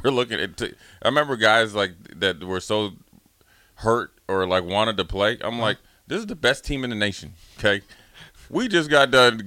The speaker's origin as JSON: {"language": "English", "region": "Minnesota", "country": "United States", "said": "I'm from Minnesota, but all my roots are from D.C., you know."}